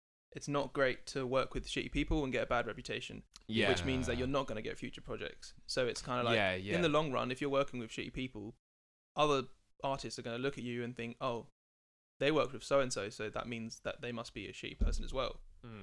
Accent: Colchester, East of England, United Kingdom; accent: posh; I'm like, no, I'm not. I come from Colchester. But apparently I have a really posh accent.

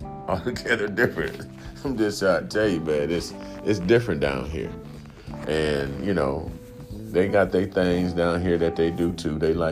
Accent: Nebraska, United States; now in Florida, United States; I come from Nebraska. It was very humid there too.

